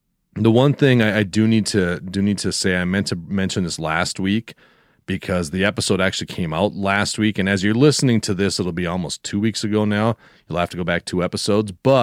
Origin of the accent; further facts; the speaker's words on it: Cook, Minnesota, United States; Well, the one where I grew up in Cook there, that's the Comet Theater.